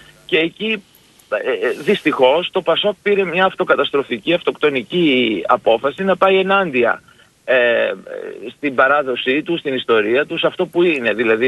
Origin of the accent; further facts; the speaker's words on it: Thessaloniki, Central Macedonia, Greece; είμαστε και συμπατριώτες από τη Θεσσαλονίκη